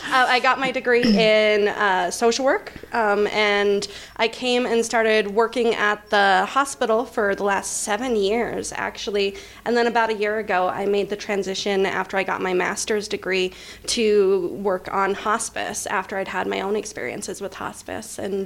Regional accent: Burns, Wyoming, United States; I was raised in Burns, Wyoming, clear on the other side of the state. So I literally went from one border to the next.

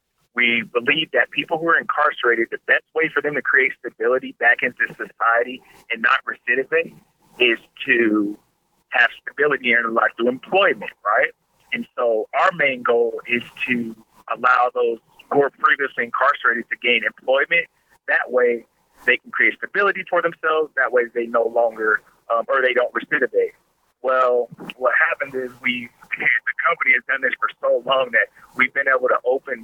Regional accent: Colorado Springs, Colorado, United States; Born and raised in Colorado Springs, Southeast Colorado Springs. I'm a Sierra High School graduate.

